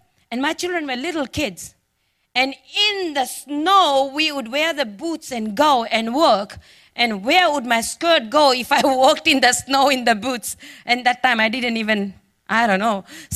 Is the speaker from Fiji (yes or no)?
yes; Fiji; I come from Fiji Islands